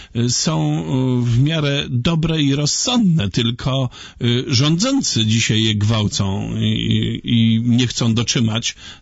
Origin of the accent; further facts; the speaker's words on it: Lubin, Lower Silesian Voivodeship, Poland; bo ja jestem z Lubina, więc zupełnie niedaleko.